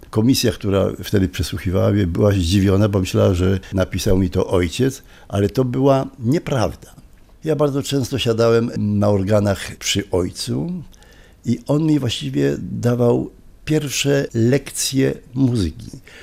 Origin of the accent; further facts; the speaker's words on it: Sosnowiec, Silesian Voivodeship, Poland; No, wszystko się zaczęło w Sosnowcu, bo to jest moje rodzinne miasto. No, gdzie się urodziłem, gdzie chodziłem do szkoły muzycznej. Ja właśnie mieszkałem tam 30 lat.